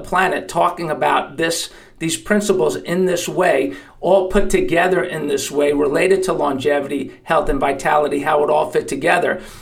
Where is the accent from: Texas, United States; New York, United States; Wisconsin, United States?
New York, United States; fan from way back growing up in New York.